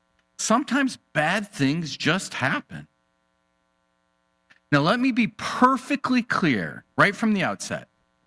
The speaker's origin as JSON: {"language": "English", "town": "Detroit", "region": "Michigan", "country": "United States", "tie": "born or raised there", "said": "I grew up in Detroit during the 1960s and 70s, during the collapse of the automobile industry."}